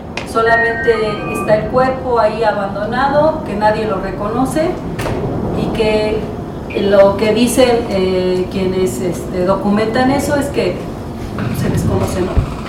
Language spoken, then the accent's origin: Spanish; Nezahualcóyotl, State of Mexico, Mexico; nosotras venimos de Tzahualcóyotl, de Chimalhuacán, yo de Tzahualcóyotl.